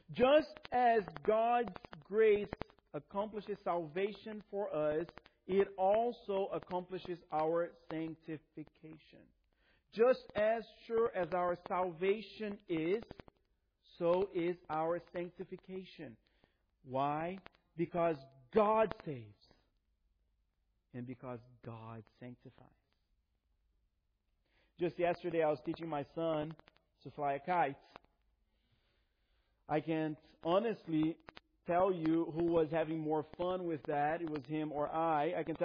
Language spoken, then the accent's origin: English; Brazil; I grew up in Brazil.